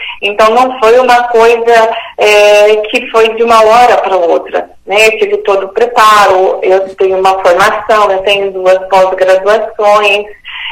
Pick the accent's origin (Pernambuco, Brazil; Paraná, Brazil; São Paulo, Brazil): Paraná, Brazil; Curitiba; eu sou curitibana, nascida e criada aqui em Curitiba, né? Meus pais também, né? Apesar que o meu pai era descendente de alemão, meus avós eram alemães e a minha mãe era descendente de portugueses